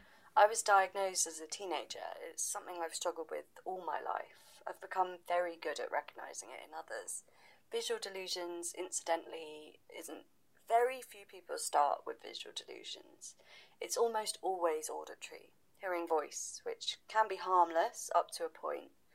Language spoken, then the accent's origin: English; Sally in the Wood, South West England, United Kingdom; born there; which is that I was born in Sally in the Wood.